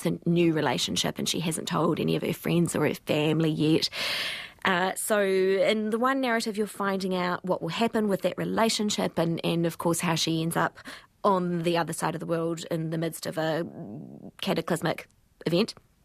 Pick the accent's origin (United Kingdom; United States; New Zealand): New Zealand; as a Kiwi reader